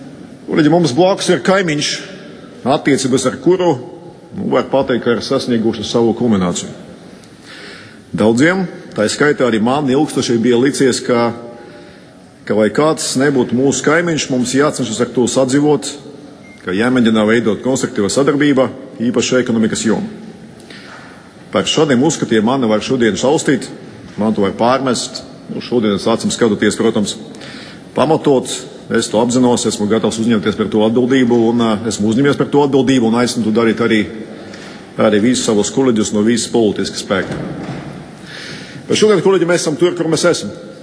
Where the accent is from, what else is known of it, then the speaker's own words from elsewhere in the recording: Riga, Latvia; Latvian is a second language; Es uzaugu vienu no Rīgas mikrorajoniem, galvenokārt pavadot laiku ar draugiem pagalmā.